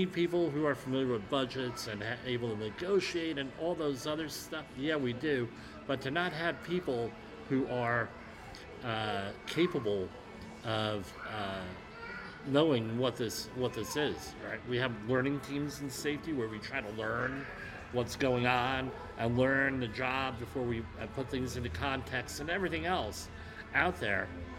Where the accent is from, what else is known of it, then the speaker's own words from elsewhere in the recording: Woodbridge, New Jersey, United States; Woodbridge, New Jersey, Woodbridge Township, New Jersey, or my hometown, another great example